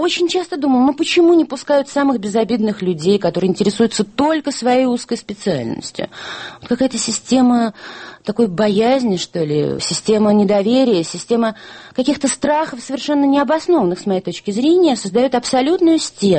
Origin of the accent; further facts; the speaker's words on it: Moscow, Russia; Я родилась в Москве в 1927 году, училась на Усачевке в 23-й школе. И кроме недолгих лет эвакуации, вся моя жизнь прошла в этом городе, который я люблю больше всего на свете